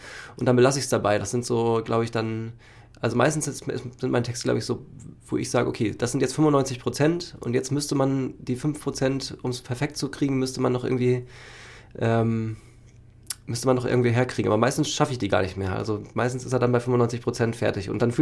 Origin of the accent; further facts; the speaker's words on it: Bad Segeberg, Schleswig-Holstein, Germany; Ich stamme aus Schleswig-Holstein, also Kiel ist nicht so weit für mich gewesen immer.